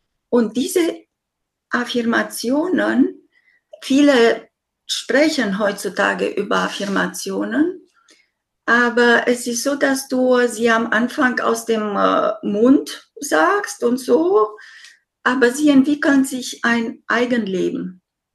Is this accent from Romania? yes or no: yes; Romania; Ich bin in diesem Land aufgewachsen, wo du immer bescheiden sein solltest